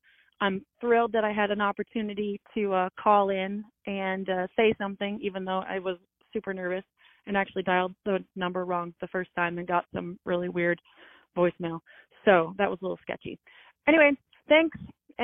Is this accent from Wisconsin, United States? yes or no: no; New York, United States; I'm actually from New York. It's a really small, very small town in way, way, way upstate. I always joke that it's Southern Canada.